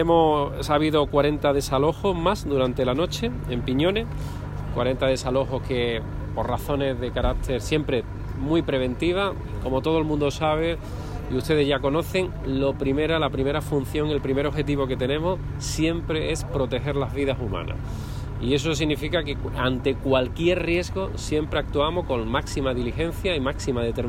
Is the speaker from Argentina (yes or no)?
no; Málaga, Andalusia, Spain; en una zona tan valorada y querida como la que estamos viendo y la que conocemos muchos de los que somos malagueños.